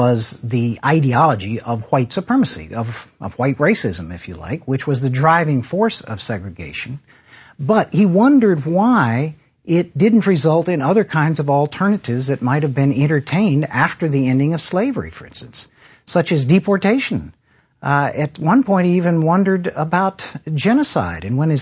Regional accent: Virginia, United States; because I grew up in Northern Virginia, and I'm quite fond of the Washington football team.

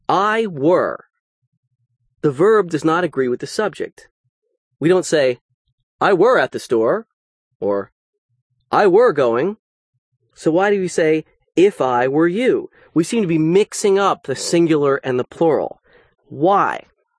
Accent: New Jersey, United States; That was great, because I'm from New Jersey, and where we say, if I was you, frequently in informal speech

